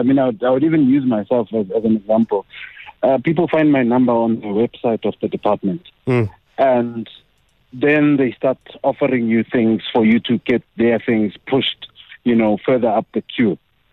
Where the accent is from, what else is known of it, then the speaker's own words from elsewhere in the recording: Mpumalanga, South Africa; I come from Mpumalanga, and I know of a few stories from Mpumalanga